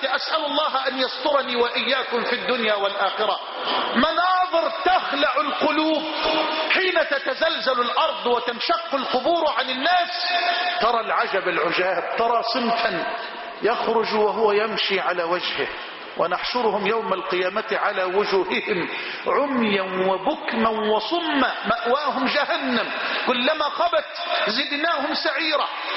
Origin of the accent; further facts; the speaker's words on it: Egypt; اللهم اجعل بلدنا مصر أمنا أمانا سخاء رخاء